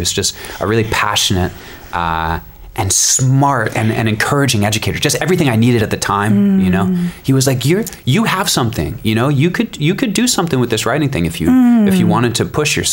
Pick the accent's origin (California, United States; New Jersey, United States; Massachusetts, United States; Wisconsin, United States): Massachusetts, United States; Framingham; also born or lived in Manchester, Connecticut; We moved partway through middle school, so I grew up in Framingham, and then we moved to Manchester, Connecticut.